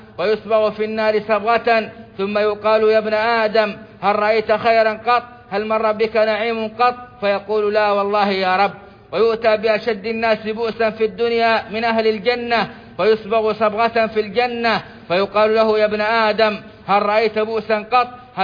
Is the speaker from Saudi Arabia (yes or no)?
yes; Saudi Arabia; ما زالت جائحة كورونا لم تنتهي من بلادنا السعودية ولا من غيرها من البلدان